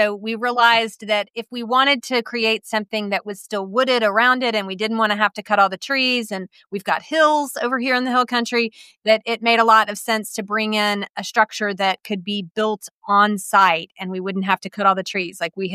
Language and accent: English; Austin, Texas, United States; I grew up in Austin and my parents had a place in Wimberley since the 70s. So I grew up coming here as a kid